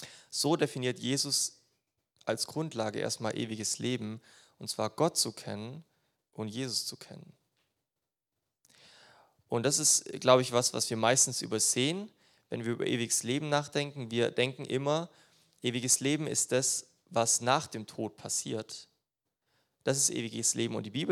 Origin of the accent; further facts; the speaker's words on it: Baden-Württemberg, Germany; Ich wohne gerade relativ weit weg von meiner Heimat, von der Schwäbischen Alb, und ich komme nicht so oft nach Hause.